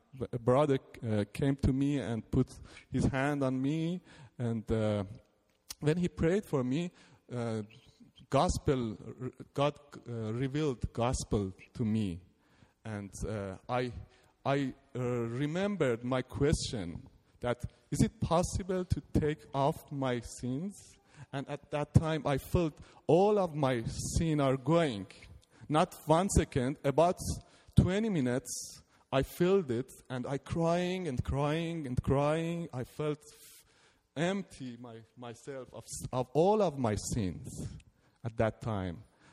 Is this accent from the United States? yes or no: no; Iran; English is a second language; moved away as an adult; now in Vancouver, Canada; It was in 1998, end of 1998, and then January of 1999, we came out from Iran to Turkey